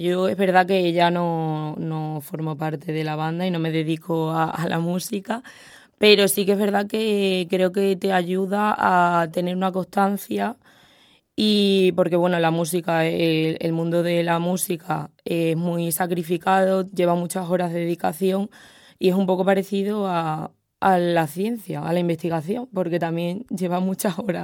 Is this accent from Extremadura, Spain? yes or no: yes; Herrera del Duque, Extremadura, Spain; cuando era pequeña, yo en mi pueblo en Extremadura, que se llama Herrera del Duque, no sé si los oyentes lo conocerán, es un pueblo pequeño de Extremadura